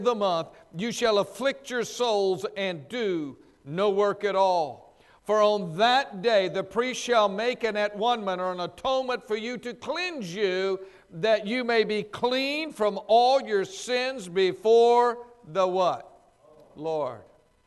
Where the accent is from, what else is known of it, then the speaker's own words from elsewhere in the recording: Louisiana, United States; And the people in the South have a tendency, me coming from Louisiana